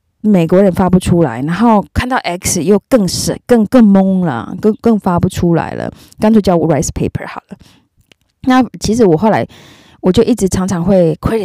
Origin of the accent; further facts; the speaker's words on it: Taiwan; 我们台湾人都讲 X 嘛